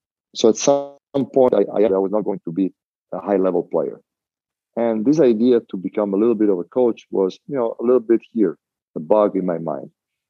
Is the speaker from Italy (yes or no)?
yes; Venice, Veneto, Italy; I grew up in Mestre and Venice. Mestre is the land part of Venice, not on the sea. Mm-hmm. Both small cities, a little bit like San Francisco and Oakland, let's say, they're separate from the bridge.